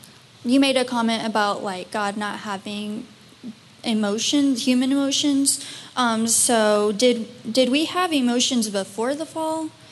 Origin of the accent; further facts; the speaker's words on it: Missouri, United States; I'm from Missouri.